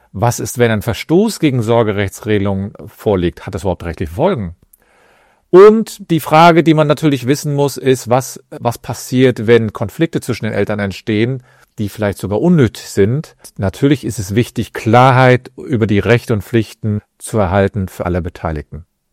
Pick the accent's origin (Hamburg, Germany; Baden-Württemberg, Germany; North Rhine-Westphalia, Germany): North Rhine-Westphalia, Germany; Cologne; ich bin aus Köln.